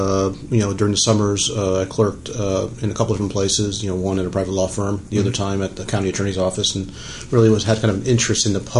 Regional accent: Miami, Florida, United States; also born or lived in Chicago; Lived there till I was five and then moved to Miami.

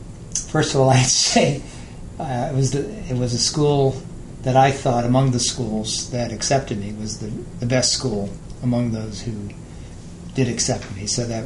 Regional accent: Newport, Rhode Island, United States; also born or lived in Newton; Well, I was born here in Boston, actually Newton, Massachusetts, a suburb of Boston. I grew up, however, in Newport, Rhode Island.

